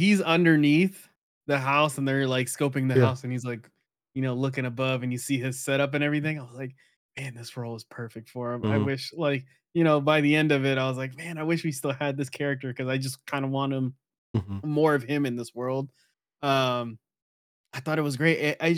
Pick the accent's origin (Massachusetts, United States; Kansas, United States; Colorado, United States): Massachusetts, United States; born there; I was born in Massachusetts.